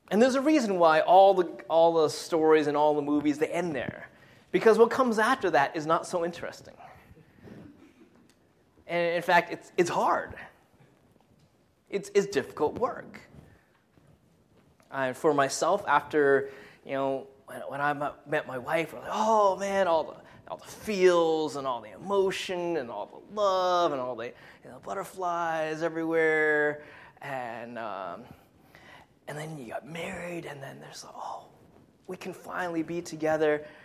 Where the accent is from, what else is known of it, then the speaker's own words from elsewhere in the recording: New York, United States; now in New Jersey, United States; I moved out to Jersey. And of course, it really was a blow to my ego having to move out to Jersey, growing up in Long Island and making fun of Jersey for most of my life.